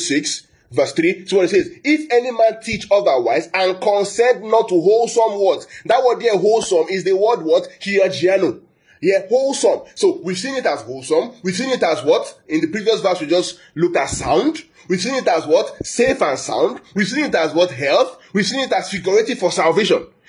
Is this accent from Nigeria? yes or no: yes; Nigeria; I'm from Nigeria.